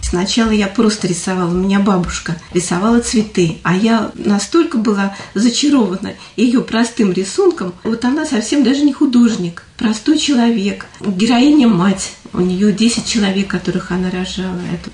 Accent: Ilyinka, Russia; И вот я из Ильинки своей родной, туда мы с бабушкой попадаем.

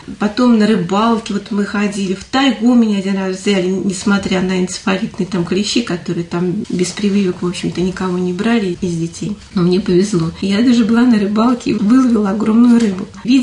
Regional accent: Ilyinka, Russia; И вот я из Ильинки своей родной, туда мы с бабушкой попадаем.

